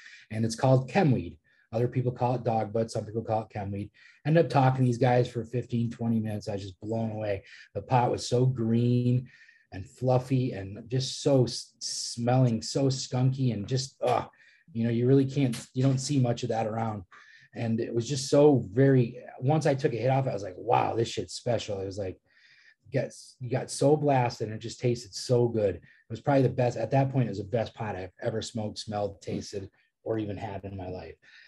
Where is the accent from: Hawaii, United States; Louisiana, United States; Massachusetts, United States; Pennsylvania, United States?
Massachusetts, United States; Northampton; I grew up on the East Coast. I was born and raised in Northampton, Massachusetts. Nice. I've pretty much been on the East Coast my whole life, lived in Massachusetts my whole life.